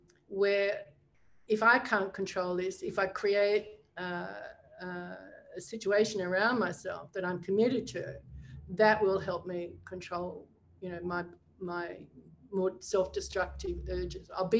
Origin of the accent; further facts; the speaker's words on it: Albury, New South Wales, Australia; back to my hometown at 44 with the drinking problem.